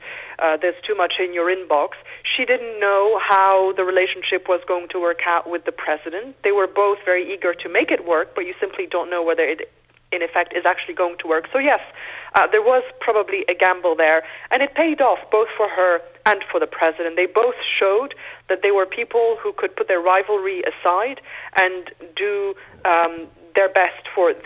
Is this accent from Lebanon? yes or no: yes; Beirut, Beirut Governorate, Lebanon; English is a second language; moved away as an adult; now in United States; I grew up in Beirut with a lot of questions about American power